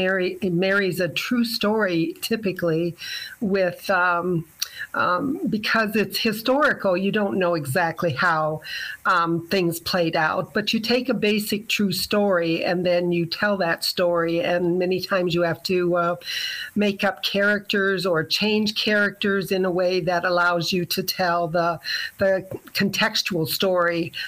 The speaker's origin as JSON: {"language": "English", "town": "Fairbank", "region": "Iowa", "country": "United States", "tie": "born or raised there", "said": "Well, I grew up in Fairbank, Iowa, which is a bedroom community for most people work in Waterloo or in Owine."}